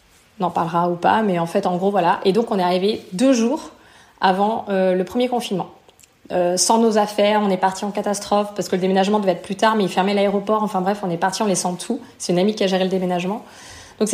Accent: France; also born or lived in Canada / United States / Belgium / Malta; je suis française, j'ai vécu ensuite au Canada, ensuite je suis revenue en France, ensuite j'ai vécu de nouveau, je suis partie aux États-Unis, ensuite je suis revenue en France, ensuite je suis partie en Belgique, ensuite je suis partie à Malte, et là je viens de rentrer en France.

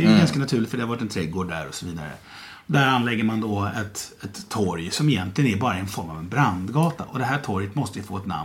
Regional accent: Mariaberg, Sweden; Det här är ju verkligen mammas gata, det här är min hembygd. Ja. För jag är ju född och uppvuxen här på Mariaberg där vi sitter.

